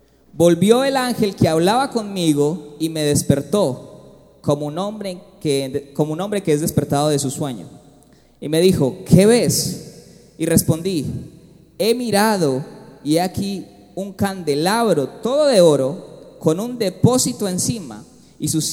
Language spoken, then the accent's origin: Spanish; Colombia; Usted y yo somos bien colombianos